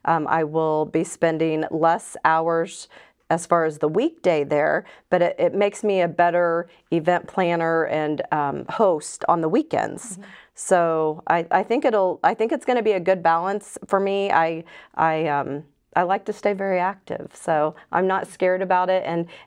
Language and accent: English; Martinsville, Indiana, United States; also born or lived in Bloomington; have been born and raised in Martinsville, lived in Bloomington for a brief period with girlfriends